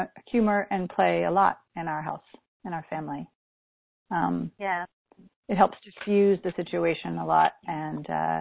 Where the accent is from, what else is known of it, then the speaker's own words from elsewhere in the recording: United States; now in Ireland; I'm an American, but I live in Ireland right now.